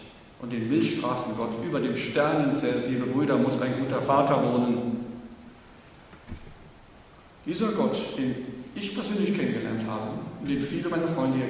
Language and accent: German; Berlin, Germany; ich komme aus der Hauptstadt der Gottlosen aus Berlin.